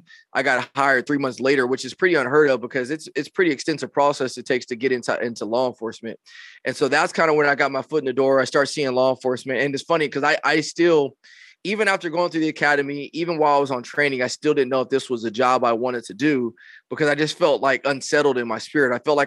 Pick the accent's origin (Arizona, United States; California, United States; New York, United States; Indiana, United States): California, United States; Rialto; also born or lived in San Bernardino; now in Corona, United States; So I live in this in the Corona area of California, but I grew up in Rialto. And Rialto is a very interesting city. I always like to say I grew up in Rialto and San Bernardino